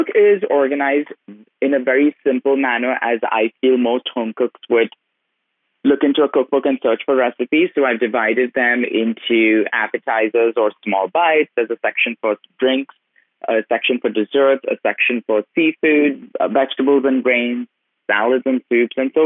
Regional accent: India; now in United States; I was born in India, I was brought up there, and I moved to America. I lived in Cincinnati, Ohio, then lived in D.C., and now in California.

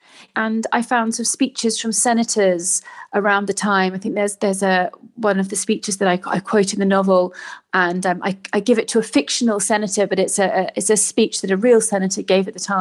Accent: South West England, United Kingdom; growing up in Dorset, in my parents' house

